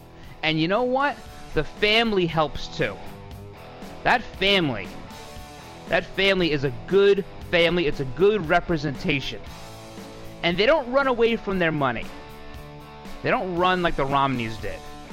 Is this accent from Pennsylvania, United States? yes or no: no; New York, United States; I'm a New Yorker. There's a lot of New York stuff in the video.